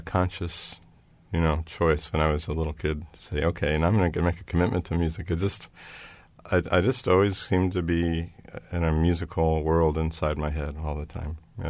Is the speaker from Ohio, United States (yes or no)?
yes; Cincinnati, Ohio, United States; I grew up in Cincinnati, Ohio, and my family was not what you would call a musical family.